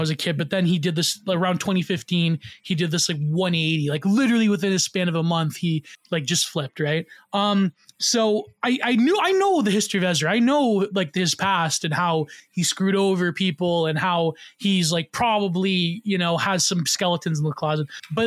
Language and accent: English; Canada; as a Canadian, it's like any source of hope you can get, you take it, right?